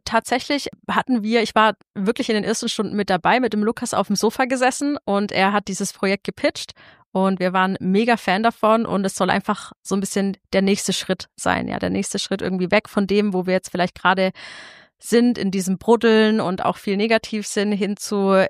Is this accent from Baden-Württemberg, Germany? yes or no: yes; Heimsheim, Baden-Württemberg, Germany; Ich bin im Enzkreis aufgewachsen, in Heimsheim